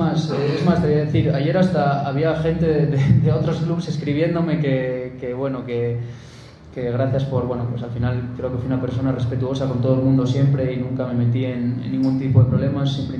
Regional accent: Mexico; now in Spain; Soy mexicano. Una de las cosas después de estos 5 años también aquí, soy español, soy mexicano.

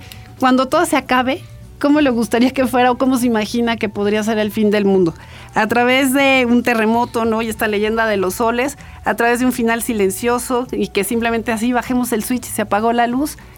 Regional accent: Mexico; siempre hemos sido como mexicanos sanguinarios

